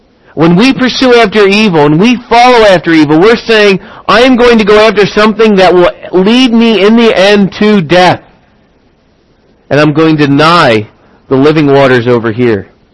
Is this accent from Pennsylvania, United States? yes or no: yes; Philadelphia, Pennsylvania, United States; growing up in the Philadelphia area, we didn't have too many winning teams